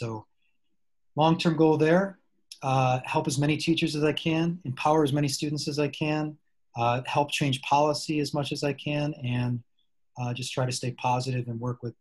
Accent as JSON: {"language": "English", "town": "Chicago", "region": "Illinois", "country": "United States", "tie": "born or raised there", "said": "I grew up in Chicago, right? So outside of Chicago, I grew up with my mom and my sister."}